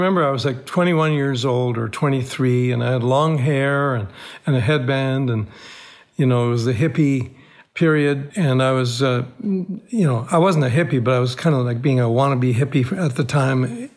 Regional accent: Cairo, Cairo Governorate, Egypt; I wrote about what I remembered of my boyhood growing up in Cairo, Egypt.

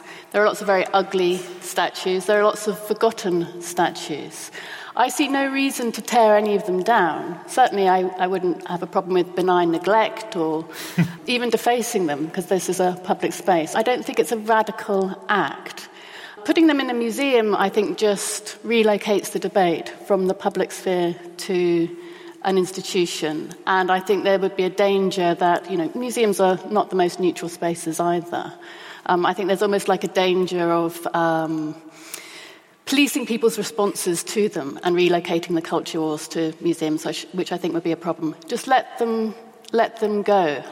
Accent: Oxford, South East England, United Kingdom; I grew up in Oxford

